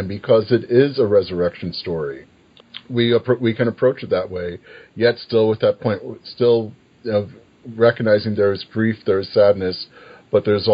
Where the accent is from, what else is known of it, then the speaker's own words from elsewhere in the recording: Vermont, United States; I'm from Vermont.